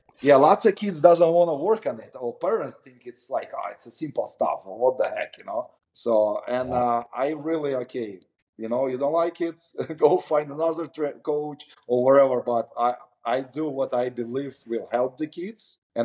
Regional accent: Russia; English is a second language; I have a really great coaches when I grew up in Russia.

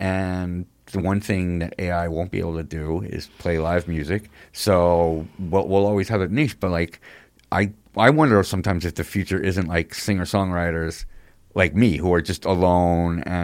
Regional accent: Rhinebeck, New York, United States; Like I grew up in Rhinebeck.

